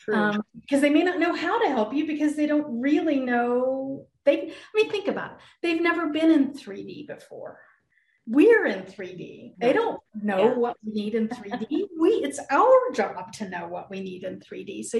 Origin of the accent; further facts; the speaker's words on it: Tennessee, United States; Maybe it's my family. I'm from Tennessee.